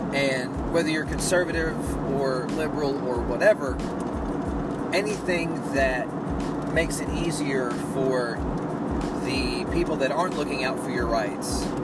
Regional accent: Kentucky, United States; that's amplified in my home state of Kentucky for sure

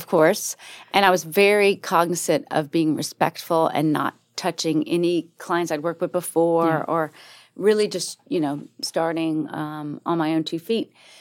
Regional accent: Florida, United States; now in New York City, United States; I grew up in Northwest Florida.

